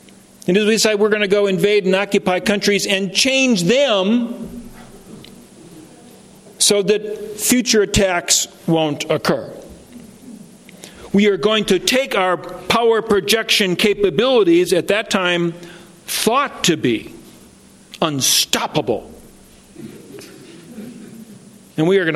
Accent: United States; Now, I was speaking to you as an American.

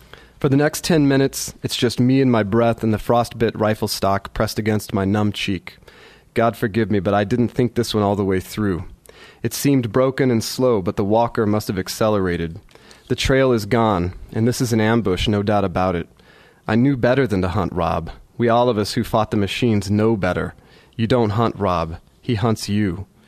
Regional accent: Oklahoma, United States; moved away; But it was only after I moved away from Oklahoma that I really realized this thing that was just sort of the background of where I grew up is not the same in other places.

